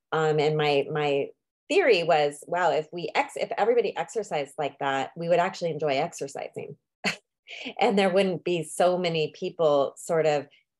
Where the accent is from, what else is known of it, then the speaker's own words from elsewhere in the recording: Oregon, United States; I'm from Oregon, so it's kind of nice to be close to home.